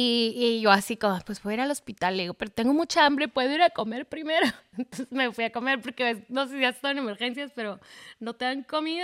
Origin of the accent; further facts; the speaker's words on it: Ensenada, Baja California, Mexico; Yo crecí en Ensenada.